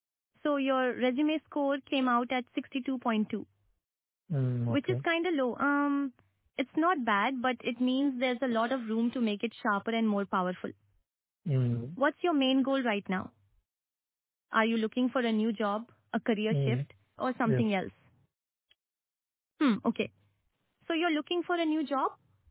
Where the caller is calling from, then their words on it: Gurgaon, Haryana, India; Oh, I'm calling from Gurgaon, Haryana.